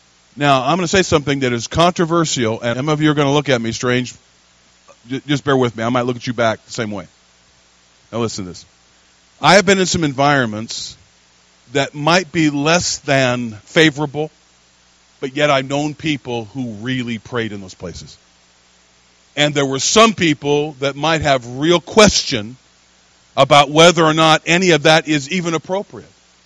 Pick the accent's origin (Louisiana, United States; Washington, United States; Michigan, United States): Washington, United States; Spokane; I was from the Inland Empire, Pacific Northwest, Washington State, to be specific, the Spokane area, north, near the Idaho border.